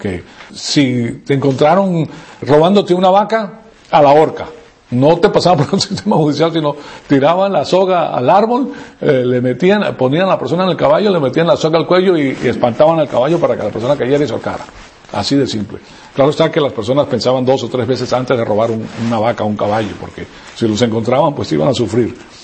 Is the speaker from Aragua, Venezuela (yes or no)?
no; Caracas, Capital District, Venezuela; moved away; Yo estudié en La Salle de Tienda Honda y en La Salle, La Colina, hasta que salí de Venezuela.